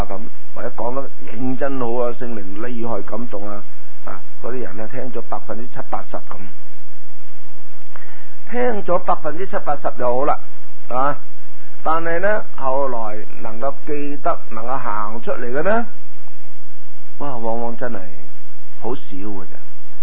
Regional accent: China; 我哋中国人都用噶

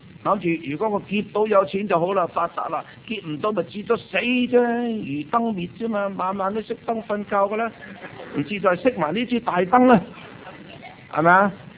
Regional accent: Guangdong, China; 正所谓我们广东人说死得不明不白，

